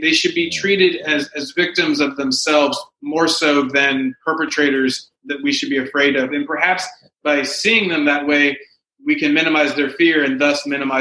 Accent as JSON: {"language": "English", "region": "the South", "country": "United States", "tie": "born or raised there", "said": "and I knew that because I grew up in the South. I've been around a lot of bigots."}